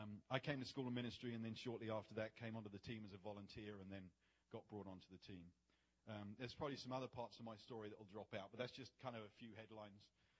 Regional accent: England, United Kingdom; moved away as an adult; Obviously, I'm not from these parts. I'm from England. I lived there until 2001.

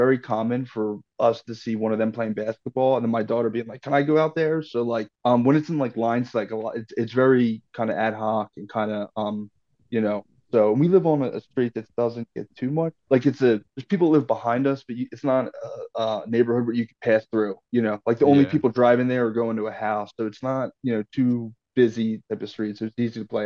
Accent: Broomall, Pennsylvania, United States; Born Brumar Hospital. Probably 10 minutes from where I grew up, which was Broomall, in Delaware County. So like Marple Newtown High School, Newtown Square area.

